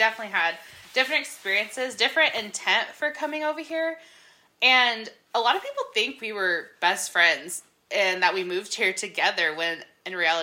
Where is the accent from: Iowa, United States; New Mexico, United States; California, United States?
New Mexico, United States; People think we're from Mexico half of the time. We have to explain that New Mexico is, in fact, a state.